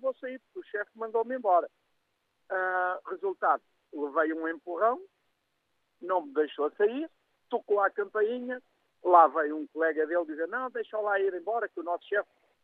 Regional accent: Oeiras, Lisbon, Portugal; Eu neste momento, por acaso, estou em Lisboa, estava em Oeiras, de facto, quando me inscrevi, e sou de Oeiras. Sou um menino com 72 anos

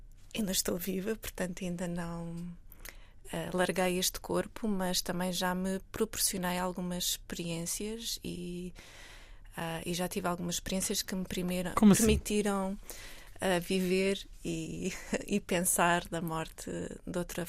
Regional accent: Castelo Branco, Portugal; moved away; Eu neste momento não estou em Lisboa, mas saí há pouco tempo. Eu sou da zona de Castelo Branco, mudei-me para Lisboa há 20 anos

